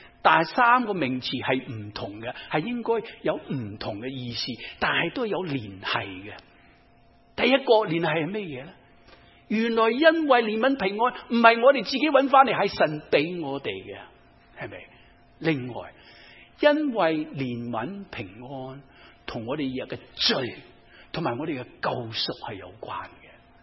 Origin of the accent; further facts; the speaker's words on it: China; 我哋中国人孟子啊，有句名言